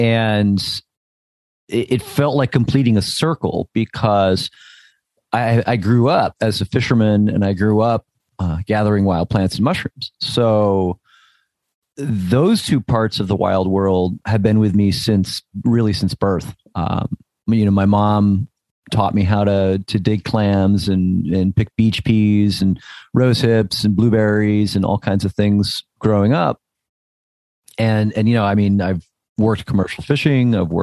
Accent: New Jersey, United States; No, I grew up in New Jersey. If you've ever seen the TV show The Sopranos, mm-hmm. That's basically where I grew up.

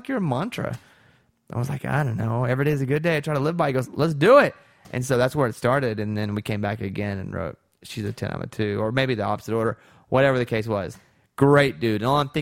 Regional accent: Mountain Pine, Arkansas, United States; my buddy Scotty, who lived next door to me growing up in Mountain Pine

